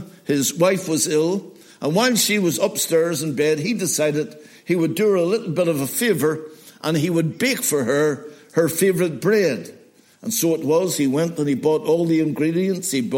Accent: Belfast, Northern Ireland, United Kingdom; born there; I was born on the Donegal Road in Belfast.

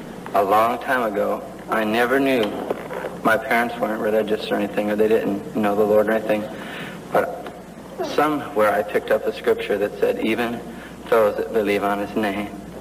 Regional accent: Downey, California, United States; Downey. I grew up in Downey.

